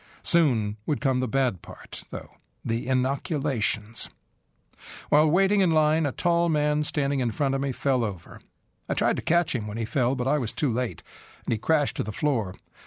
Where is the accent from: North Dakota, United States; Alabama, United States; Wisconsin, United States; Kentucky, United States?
Wisconsin, United States; Baraboo; My barber was from Wisconsin, and after he found out I was from Baraboo, he just gave me a nice crew cut.